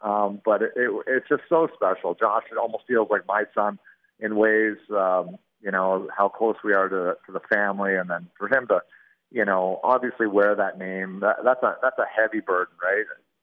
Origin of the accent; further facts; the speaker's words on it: Edmonton, Alberta, Canada; now in Arizona, United States; And I grew up in Edmonton back in the heyday with the Edmonton Oilers.